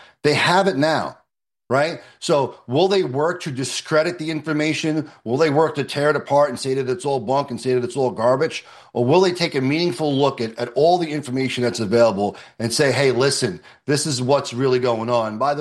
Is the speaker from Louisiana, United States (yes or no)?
no; New York City, New York, United States; And, you know, I'm a tough guy. I grew up in the New York City area.